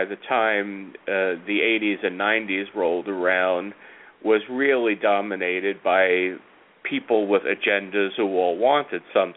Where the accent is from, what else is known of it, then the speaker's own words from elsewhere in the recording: Long Island, New York, United States; Where I grew up on Long Island, when I was a kid, Long Island had several congressmen, and they were all Republicans, with the exception of one gentleman.